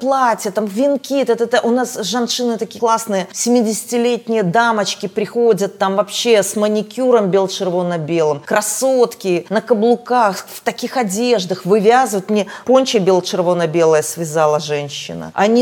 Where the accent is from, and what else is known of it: Belarus